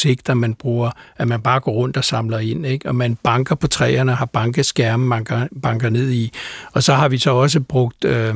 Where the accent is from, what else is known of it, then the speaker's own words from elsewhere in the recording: Tisvilde, Capital Region of Denmark, Denmark; Og så har jeg jo så brugt hele min barndom i Tisvilde med at rende rundt.